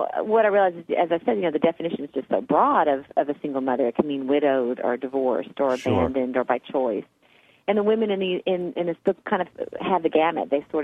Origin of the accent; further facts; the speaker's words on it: Texas, United States; You know, I was raised in Texas.